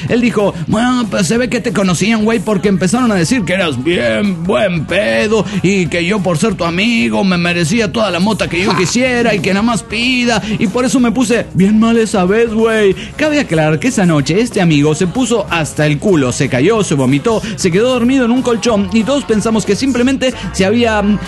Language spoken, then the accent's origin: Spanish; Guadalajara, Jalisco, Mexico; de Guadalajara, Jalisco, México.